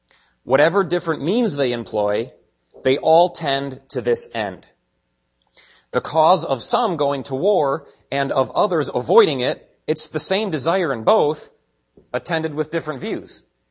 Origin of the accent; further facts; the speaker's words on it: Wisconsin, United States; Where I'm from, it was like the Pierce County Herald. I'm from Wisconsin.